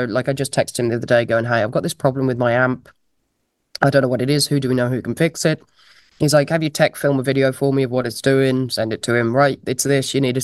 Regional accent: West Midlands, United Kingdom; I'll be either where I grew up in the West Midlands or in London with my dad.

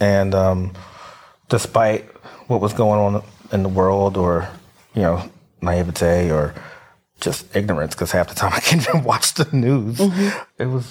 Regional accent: Germantown, United States; So growing up in Germantown, there was a honeysuckle bush that grew along the side of my house.

